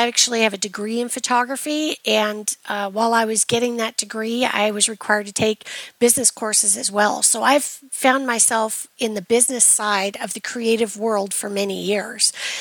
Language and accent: English; Silicon Valley, California, United States; moved away as an adult; also born or lived in New York City; now in Nashville, United States; Well, I am actually from Silicon Valley, so I've always had a respect for technology. Born and raised there, and in my 30s, I moved to New York City, where I lived for a decade